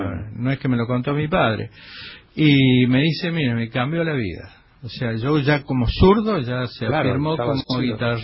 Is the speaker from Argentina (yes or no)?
yes; Buenos Aires, Argentina; born there; Yo nací acá en Capital Federal, pero mi padre estaba en el exilio, así que mi madre se fue al Cerro.